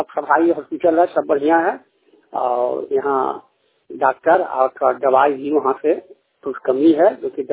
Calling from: Sohna, Bihar, India; गिधोर प्रखंड का सोहना ग्राम से बोलता हूँ कि अभी जो है हमारे गांव में स्वास्थ्य केंद्र जो है सारा व्यवस्था बढ़िया है

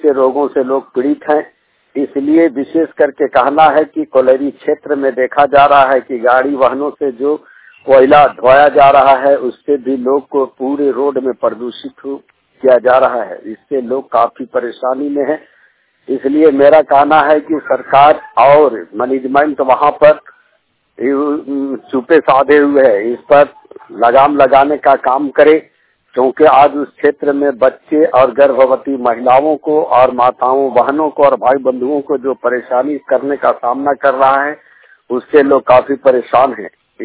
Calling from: Hazaribagh, Jharkhand, India; Mobile media reporter चुरचुर प्रखंड हजारीबाग से बोल रहा हूँ।

